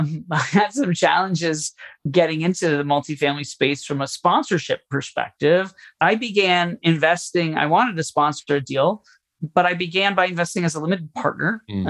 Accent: Orlando, Florida, United States; also born or lived in Kansas City; now in Boston, United States; I was living in South Florida. I grew up in Orlando. And my parents still lived there at the time.

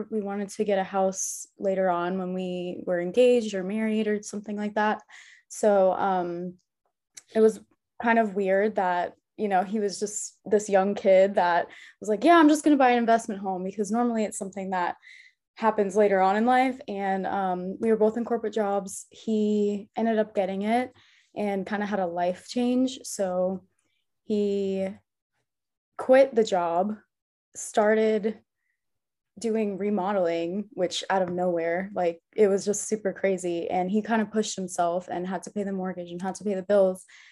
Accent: New York, United States; Well, actually, so I'm from New York, so I'm kind of used to the cold.

